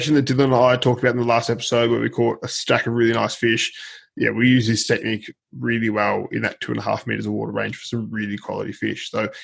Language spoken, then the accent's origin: English; Warrnambool, Victoria, Australia; we grew up in Warrnambool